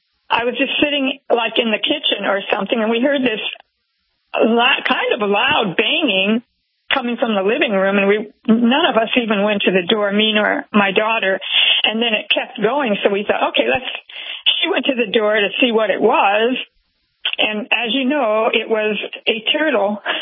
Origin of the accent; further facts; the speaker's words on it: Ohio, United States; I grew up in Ohio, and I ended up in Florida, thankfully.